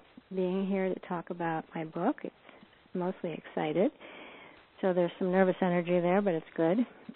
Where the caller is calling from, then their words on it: Boulder, Colorado, United States; I am joining you from Boulder, Colorado, and I'm in my home office here.